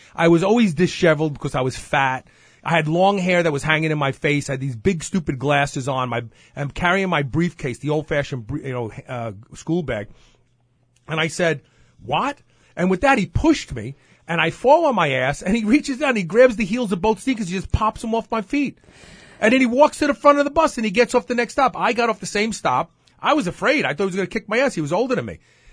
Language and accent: English; Brooklyn, New York, United States; when I was a young kid growing up in Brooklyn, I was picked on a lot.